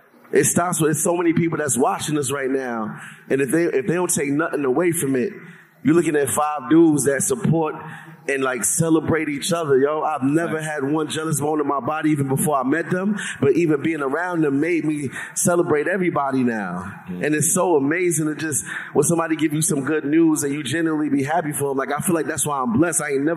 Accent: New York, United States; I was, you know, I'm from New York, like we don't just trust that easily.

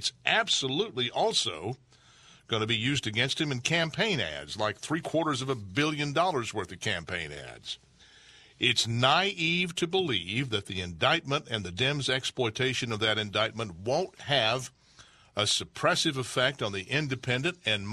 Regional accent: Texas, United States; Ted Cruz, my senator from my home state of Texas, he'll join us.

